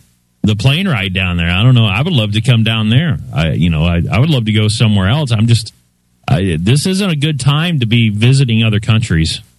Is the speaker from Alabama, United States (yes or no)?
yes; Alabama, United States; what they did to my home state of Alabama.